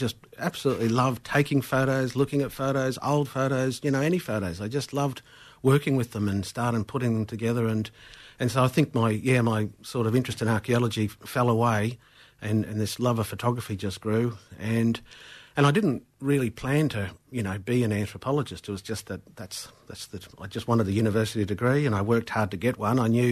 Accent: Southport, Australia; Born in Southport and grew up in Southport.

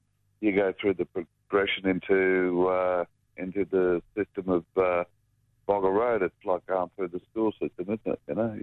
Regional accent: Queensland, Australia; Well, I was mainly southeast Queensland. I didn't grow up in my traditional land. I lived in Redcliffe, Bribie Island, then Brisbane.

